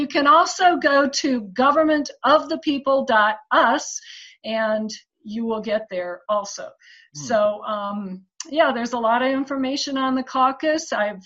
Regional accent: Boulder, Colorado, United States; I am from Boulder.

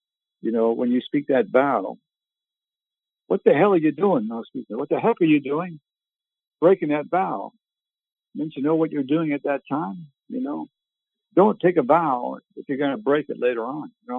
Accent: Canada; I grew up in Canada. I was terribly shy.

